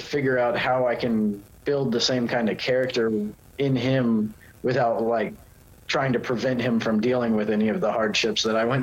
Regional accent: Daytona Beach, Florida, United States; born there; Yeah, see, I was born in Daytona Beach, so about like an hour and a half north. But I spent a lot of like my early childhood, like moving all across the U.S. with my family.

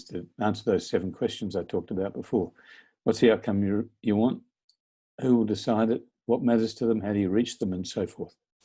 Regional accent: Australia; not just as an Australian, although it's certainly true in the case of Australia

